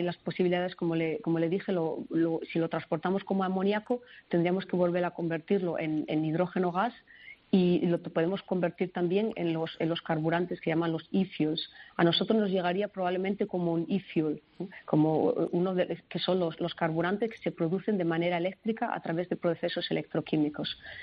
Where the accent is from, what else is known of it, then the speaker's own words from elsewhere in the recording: Asturias, Spain; Yo soy de Asturias, del norte de España.